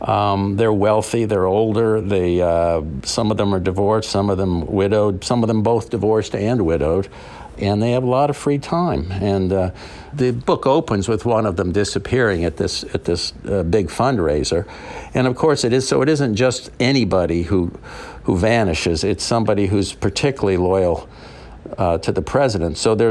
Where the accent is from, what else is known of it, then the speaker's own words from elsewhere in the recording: Florida, United States; growing up in Florida, I always end up rooting for Mother Nature.